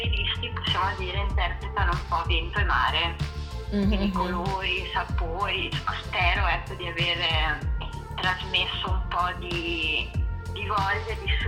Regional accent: Ferrara, Emilia-Romagna, Italy; io sono di Ferrara e tutto attorno a Ferrara, insomma, ci sono queste zone umide dove si possono vedere molti, cioè è pieno di natura, molti uccelli, animali e quant'altro.

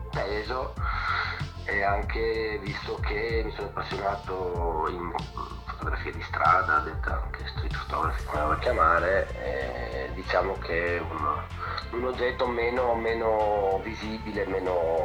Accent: Monfalcone, Friuli-Venezia Giulia, Italy; also born or lived in Gorizia; io sono di Monfalcone, anche se sono nato a Gorizia

